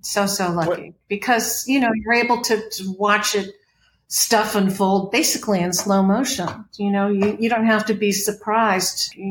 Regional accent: Los Angeles, California, United States; I grew up in Los Angeles, which is a car culture, and you get in a car to go two blocks.

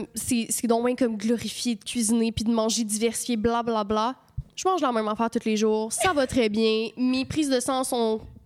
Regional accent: Quebec City, Quebec, Canada; Je viens de Québec

